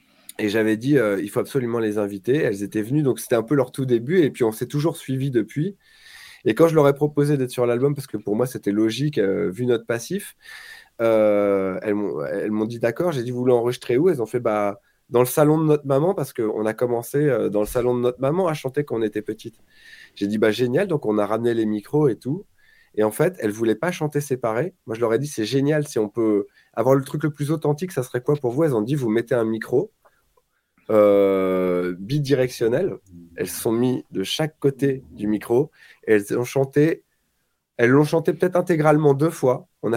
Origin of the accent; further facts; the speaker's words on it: Paris, Île-de-France, France; c'est ma ville, Paris. Je suis né à Paris, élevé à Paris, c'est le sport de mes parents. Nous, on est une famille. Où mon père est immigré d'Istanbul, on est arménien d'origine.